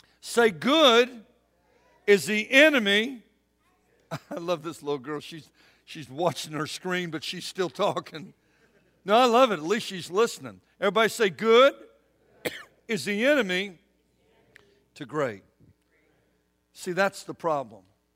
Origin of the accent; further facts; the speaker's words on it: United States; I'm glad that I'm an American.